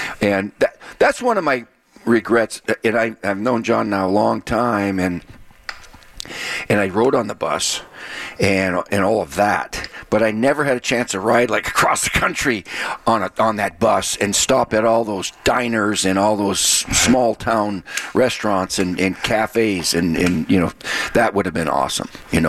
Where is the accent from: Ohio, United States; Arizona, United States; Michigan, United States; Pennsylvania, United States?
Michigan, United States; Iron Mountain; I grew up in Iron Mountain, right on the border of Wisconsin, but I grew up a Packer fan.